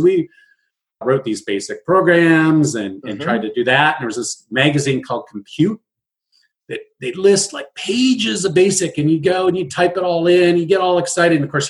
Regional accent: Fairfax, California, United States; But I grew up in Fairfax, 20 miles north of San Francisco, West Marin, if you're a local. So I'm a local boy as well. I've lived all around the Bay Area

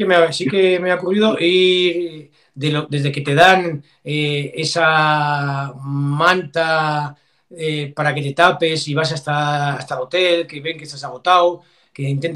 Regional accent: Vitoria, Basque Country, Spain; Yo vengo del norte de Vitoria, en la cual he vivido intensamente lo que es las campañas de campo a través de cross

